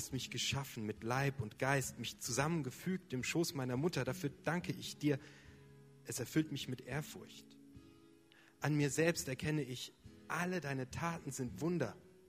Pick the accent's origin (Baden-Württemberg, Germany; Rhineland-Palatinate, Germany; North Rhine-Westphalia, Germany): North Rhine-Westphalia, Germany; Mönchengladbach; Hi, cool euch zu sehen. Ich komme aus Mönchengladbach